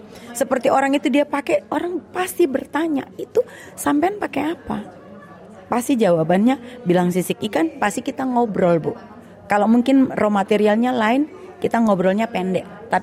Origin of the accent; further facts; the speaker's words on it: Tanimbar, Maluku, Indonesia; Saya memang perempuan Tanimbar, papa saya dari Tanimbar.